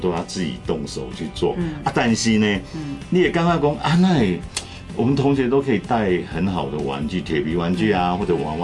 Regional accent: Taixi, Yunlin County, Taiwan; 就是全部要捐给我的故乡云林或者台西，我就要留在这个地方。

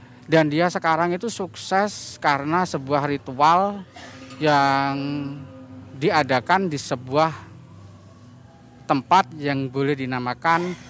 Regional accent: Kudus, Central Java, Indonesia; Saya asli orang Kudus.

